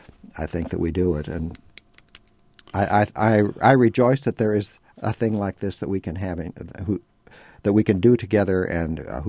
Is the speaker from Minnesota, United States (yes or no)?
yes; Minnesota, United States; from Minnesota myself, and I tell them it's almost all true.